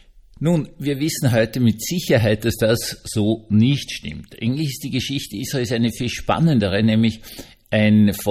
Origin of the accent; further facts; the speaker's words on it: Vienna, Austria; als Wiener darf ich natürlich sagen, klar, oder?